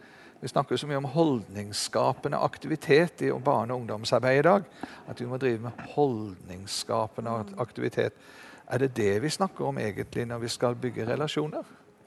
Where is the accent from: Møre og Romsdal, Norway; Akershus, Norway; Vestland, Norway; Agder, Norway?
Agder, Norway; Arendal; Det skjedde en gang i min hjemby borte i Arendal